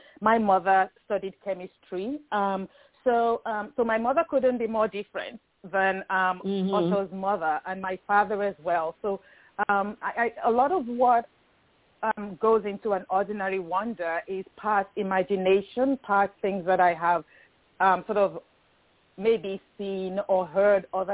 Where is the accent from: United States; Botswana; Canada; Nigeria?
Nigeria; growing up in Nigeria, it was maybe a bit less, it was less defined, just a little.